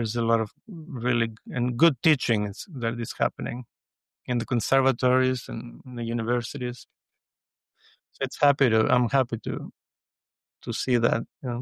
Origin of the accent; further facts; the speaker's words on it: Greece; But in Greece, I think it's important to give back to, like in my hometown, I did that to not to do it for money